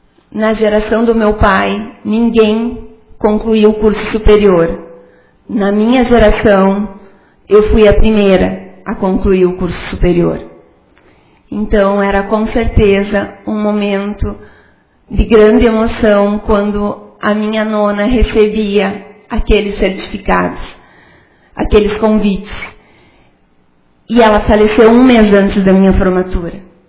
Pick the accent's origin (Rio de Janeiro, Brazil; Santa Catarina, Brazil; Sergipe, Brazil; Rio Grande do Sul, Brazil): Rio Grande do Sul, Brazil; Ajuricaba; moved away; also born or lived in Cruz Alta; eu quero repetir que eu nasci em Ajuricaba. E de lá eu fui sair para estudar em Cruz Alta.